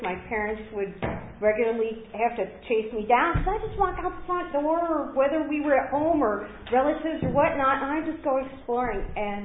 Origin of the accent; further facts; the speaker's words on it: Chicago, Illinois, United States; born there; All right, so I was born in the Chicago area.